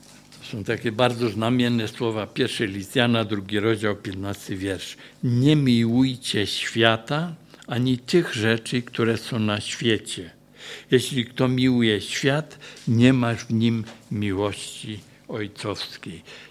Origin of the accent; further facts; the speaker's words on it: Cieszyn, Silesian Voivodeship, Poland; ja jestem akurat z Cieszyna, to miasto podzielone jest przez granicę